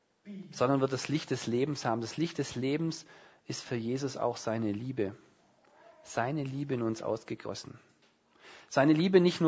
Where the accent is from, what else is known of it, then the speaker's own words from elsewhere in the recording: Southern Germany, Germany; wenn man der Letzten geht als Süddeutsche, dann hat man mit den Eltern billigere Tarife